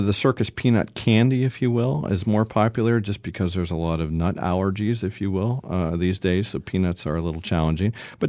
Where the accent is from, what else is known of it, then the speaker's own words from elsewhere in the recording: Canada; the quirky little kid from Canada that fell in love with the circus.